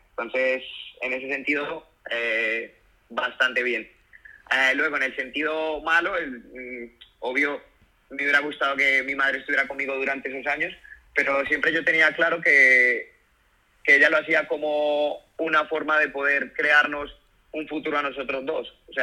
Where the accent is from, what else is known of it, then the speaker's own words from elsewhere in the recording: Colombia; born there; nací en Colombia, tengo 29 años